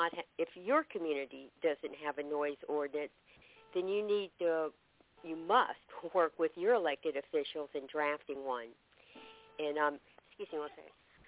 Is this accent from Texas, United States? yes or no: no; Gainesville, Florida, United States; I'm from Gainesville, Florida.